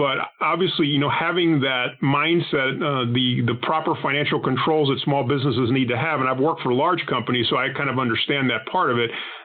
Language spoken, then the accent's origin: English; Panama; first language Spanish; English is a second language; now in United States; I'm not from the United States. I'm actually an immigrant to the United States. I'm from the Republic of Panama, and English was not my first language. It was actually Spanish.